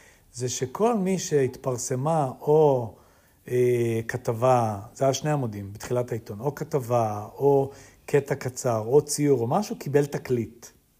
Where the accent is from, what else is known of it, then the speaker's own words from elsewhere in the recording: Holon, Tel Aviv District, Israel; כן ולא. גדלתי בחולון.